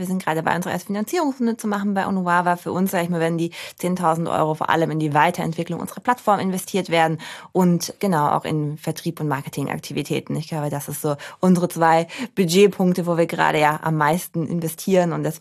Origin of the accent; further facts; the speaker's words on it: Stuttgart, Baden-Württemberg, Germany; Ich bin eigentlich Stuttgarterin, auch wenn ich ganz oft gesagt bekomme, dass man das nicht hört.